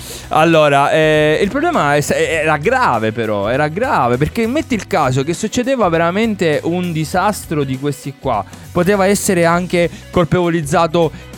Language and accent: Italian; Sicily, Italy; also born or lived in Bologna / Parma; io sono mezzo bolognese, mezzo parmigiano ormai e poi tutto siciliano.